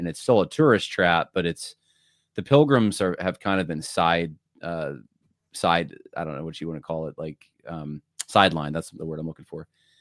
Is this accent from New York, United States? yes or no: yes; New York, United States; also born or lived in California; I was born in California. I grew up in New York